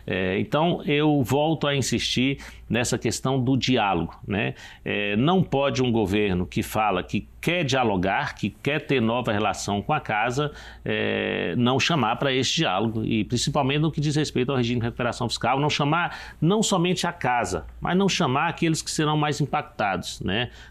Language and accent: Portuguese; Minas Gerais, Brazil; Aliás, isso tem muito a ver com a região de onde eu venho, né? 90% do lítio do Brasil está ali, né? Cravado ali no meio do Vale de Jequitinhonha, né?